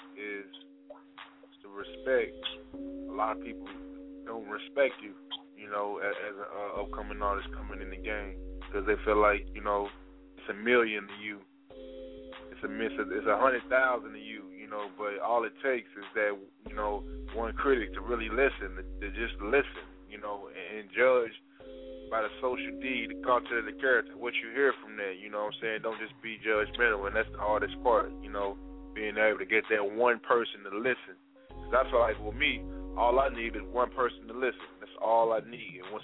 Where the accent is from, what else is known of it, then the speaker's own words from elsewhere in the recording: St. Louis, Missouri, United States; Shout out my hometown, St. Louis. Much love.